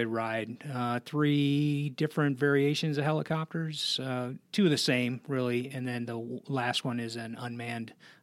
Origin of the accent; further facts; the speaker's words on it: Blue Island, Illinois, United States; So I'm from Chicago originally, a town on the south side called Blue Island.